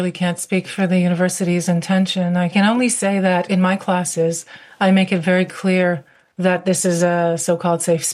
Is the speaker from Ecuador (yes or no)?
no; Israel; Everyone knows that I'm from Israel and I'm Jewish.